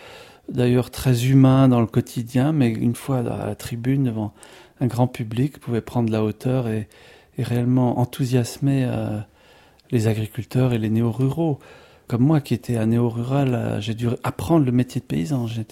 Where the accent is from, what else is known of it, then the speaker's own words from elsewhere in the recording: Grand Est, France; Alors moi j'ai grandi en Lorraine, en Moselle, à côté du plateau lorrain